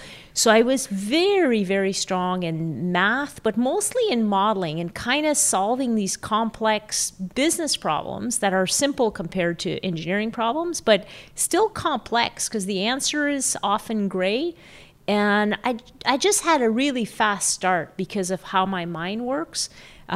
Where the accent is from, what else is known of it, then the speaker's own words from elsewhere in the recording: Montreal, Quebec, Canada; I grew up in Montreal, a little French-Canadian girl with my twin brother. And I grew up in Quebec City, Montreal, and came to McGill.